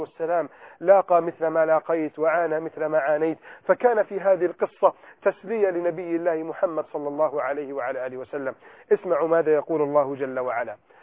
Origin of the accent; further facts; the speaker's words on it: Egypt; استطاع أن ينقذ بلدنا مصر في وقت كانت مليئة البلد فيه بالأزمات